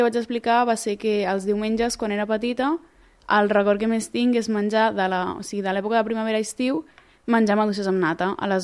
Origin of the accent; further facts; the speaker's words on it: Mataró, Catalonia, Spain; jo sóc de Mataró